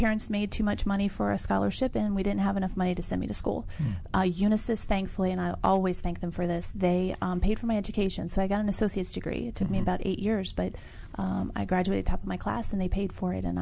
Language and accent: English; Ashburn, Virginia, United States; also born or lived in Leesburg; I was born in Leesburg, Virginia, so I'm a local girl. And I was raised in Ashburn, Virginia.